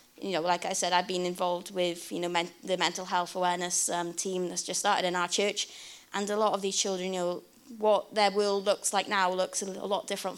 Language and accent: English; Swansea, Wales, United Kingdom; also born or lived in Birmingham; I'm born and bred in Swansea, went to Birmingham for uni, Birmingham City Woo! Uni, big up Birmingham. came back to Swansea then, 2018, and then pandemic kind of happened, so still in Swansea, settled down